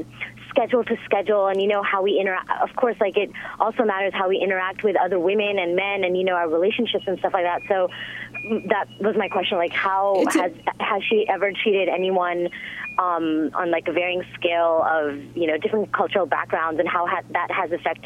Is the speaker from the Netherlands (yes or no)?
no; Pakistan; I'm Pakistani and I'm 24, and of course I'm not quite at the age of menopause yet